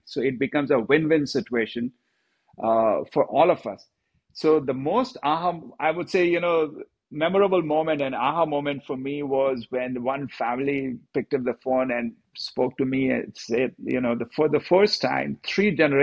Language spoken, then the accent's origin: English; India; Well, cricket, while growing up in India, I played cricket at junior state level, and then I moved on to play for InterVarsity as well.